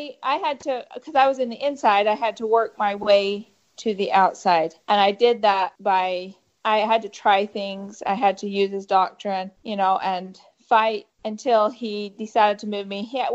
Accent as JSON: {"language": "English", "town": "Sandy", "region": "Utah", "country": "United States", "tie": "born there", "said": "I was born in Sandy, Utah, which is about 4.5 hours away from Colorado City, where the older compound is that my father lived in."}